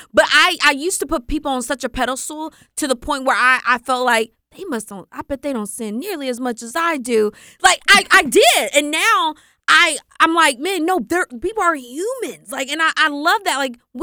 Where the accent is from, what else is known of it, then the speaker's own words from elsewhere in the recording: Mississippi, United States; You know I'm from the South, y'all. Mississippi.